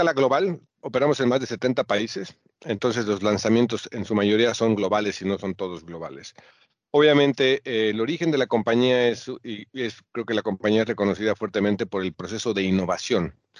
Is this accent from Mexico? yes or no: yes; Mexico City, Mexico; Claro, crecí en la Ciudad de México y estudié marketing